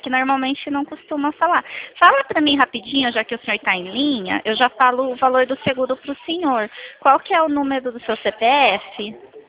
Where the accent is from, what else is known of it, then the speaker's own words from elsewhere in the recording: São Paulo, Brazil; eu sou do interior de São Paulo.